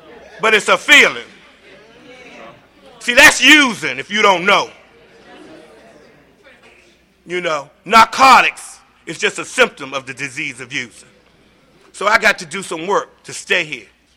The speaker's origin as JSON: {"language": "English", "town": "Washington", "region": "District of Columbia", "country": "United States", "said": "I'm from Washington, D.C., and I used to live up by Walter Reed, and I worked for the engraving and printing."}